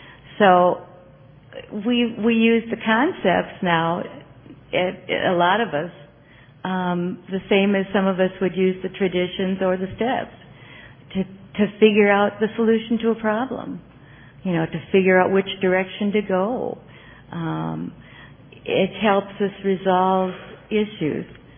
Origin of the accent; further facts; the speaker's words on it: Minneapolis, Minnesota, United States; I'm a very grateful member of the Worldwide Fellowship of Al-Anon and Alateen, and I'm from Minneapolis, Minnesota.